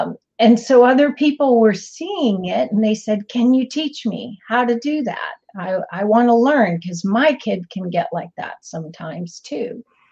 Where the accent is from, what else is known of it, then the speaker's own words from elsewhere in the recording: Boston, Massachusetts, United States; Well, I'm from Boston. How convenient is that?